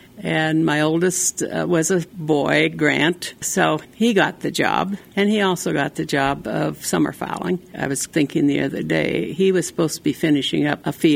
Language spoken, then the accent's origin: English; Guernsey, Wyoming, United States; now in Wheatland, United States; from Wheatland, Wyoming, presently, but I grew up in Guernsey, Wyoming, and went to school there and graduated from Guernsey High School.